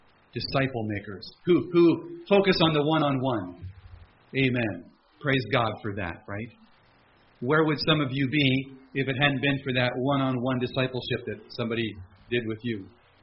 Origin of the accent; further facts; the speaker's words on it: Canada; because Jen is a U.S. citizen and I'm Canadian